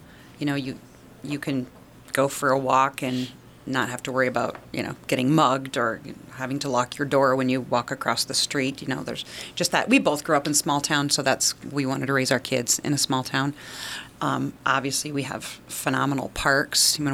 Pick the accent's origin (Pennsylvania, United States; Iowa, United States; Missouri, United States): Iowa, United States; I love North Iowa, and I grew up in Northwest Iowa, so it's not, you know, there's no difference really.